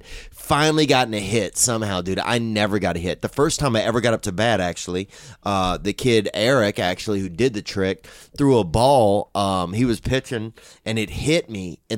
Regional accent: Louisiana, United States; Louisiana.

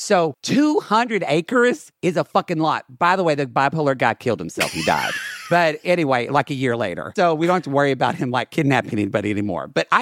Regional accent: Oklahoma, United States; I remember growing up in Oklahoma, the McMurtries had 40 acres

